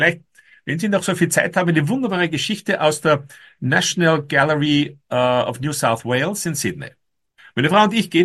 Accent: Austria; ich bin Österreicher

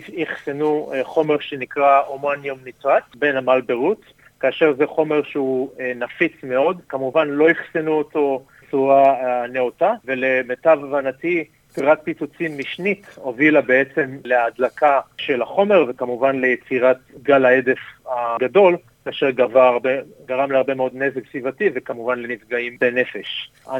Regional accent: Ramat HaSharon, Central District, Israel; moved away as an adult; also born or lived in Jaffa; now in Sydney, Australia; אני בן 45, מתגורר בסידני, נולדתי ביפו וגדלתי ברמת השרון.

